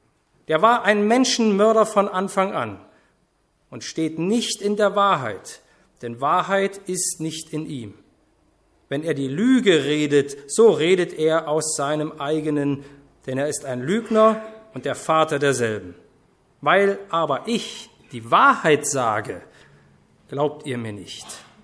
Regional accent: Bernstadt, Saxony, Germany; also born or lived in Dresden; now in Osnabrück, Germany; Und ich bringe euch Grüße mit von meiner Gemeinde aus Osnabrück. Ich komme ja auch aus Sachsen, und zwar ursprünglich aus Bernstadt und dann aus Dresden.

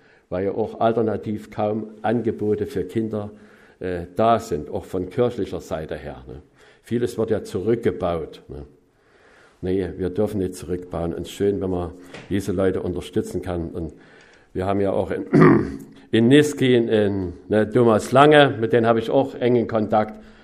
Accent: Saxony, Germany; Ich habe mich vorgestellt, ich bin ein Sachse.

